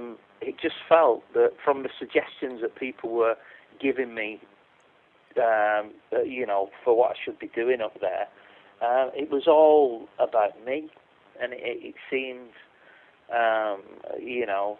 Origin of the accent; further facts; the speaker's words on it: Wigan, North West England, United Kingdom; I was part of a music collective in my hometown of Wigan